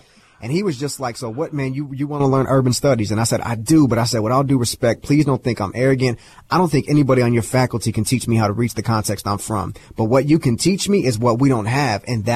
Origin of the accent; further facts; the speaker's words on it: Kansas City, Kansas, United States; he allowed for me to be born in Wyandotte County, Kansas City, Kansas. It was in the middle of the hood. That's where I was born and raised.